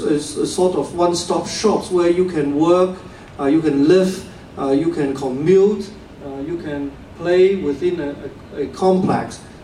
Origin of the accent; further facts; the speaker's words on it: Hong Kong; In Hong Kong, I'm born and bred in Hong Kong, and all along we have been very used to live in high-rise buildings.